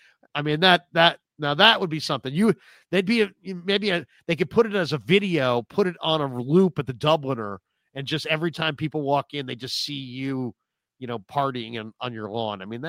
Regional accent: San Francisco, California, United States; I grew up in the Sunset. The zoo is in the Sunset.

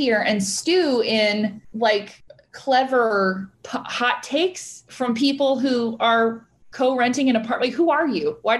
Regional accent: United States; I'm an American. I believe people are allowed to believe what they want.

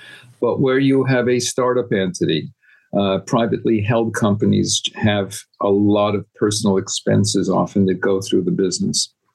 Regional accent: Montreal, Quebec, Canada; now in United States; I'm originally from Montreal, which is why I speak a little bit funny. So I'm a chartered accountant. And in doing that, I had to qualify by speaking French fluently as well as English. And I moved to Jersey

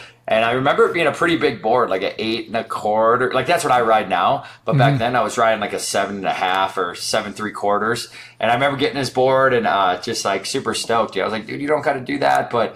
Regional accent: Milwaukee, Wisconsin, United States; So, I mean, growing up in Milwaukee, was amazing.

